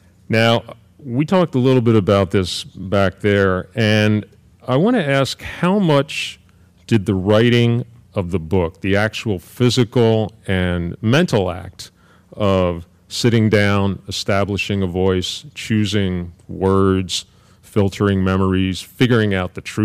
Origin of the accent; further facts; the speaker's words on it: Philadelphia, Pennsylvania, United States; As Jason mentioned, I am from Philly. This is a hometown gig. I actually lived right up the parkway, 22nd and Wallace Street.